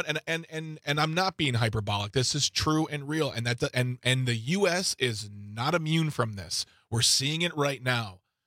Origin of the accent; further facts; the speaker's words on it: United States; And then we forget about them because we're American.